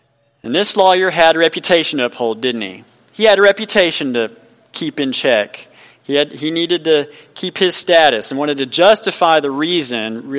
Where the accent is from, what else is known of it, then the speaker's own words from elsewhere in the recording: Amarillo, Texas, United States; And then I'm from Amarillo, Texas. I was born there and raised up in the panhandle up there.